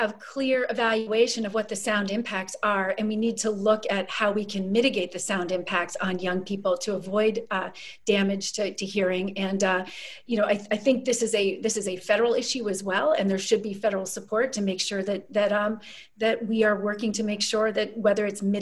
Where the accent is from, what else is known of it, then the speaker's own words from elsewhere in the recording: Afghanistan; I grew up actually in Afghanistan hearing the F-16s leave and go bombing in the countryside in Afghanistan every morning.